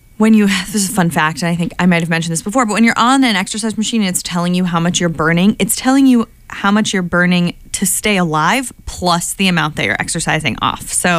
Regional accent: Pittsburgh, Pennsylvania, United States; Like I've been to a few stadiums, and I'm from Pittsburgh, so the PNC Park is like beautiful.

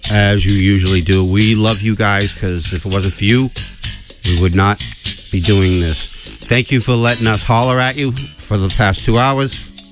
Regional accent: Everett, United States; something that happened in Everett, because we're both from Everett

